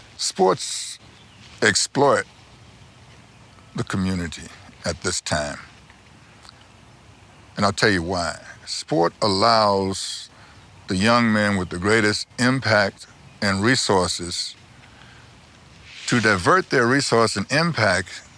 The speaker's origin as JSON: {"language": "English", "country": "United States", "said": "all the good things that I had came to me through being an American."}